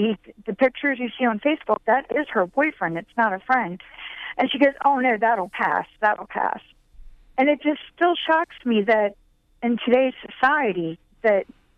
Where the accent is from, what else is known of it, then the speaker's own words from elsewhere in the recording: Maryland, United States; I'm from Harford County, Maryland, which didn't have a lot of African-American families or Black families living in it.